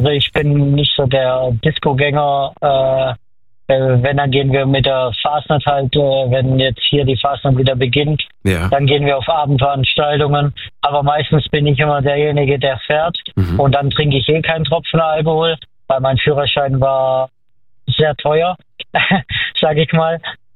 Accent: Calw, Baden-Württemberg, Germany; Aus Calw.

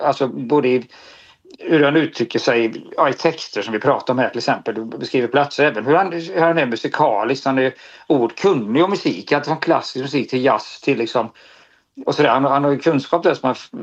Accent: Gothenburg, Västra Götaland County, Sweden; som göteborgare tar man det kanske som självklart att man kan på de här platserna är

